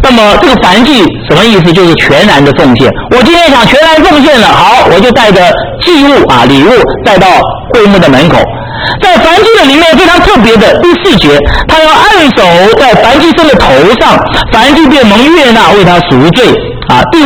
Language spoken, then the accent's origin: Chinese; Taiwan; born there; 当然我在台湾出生，我们是南北合，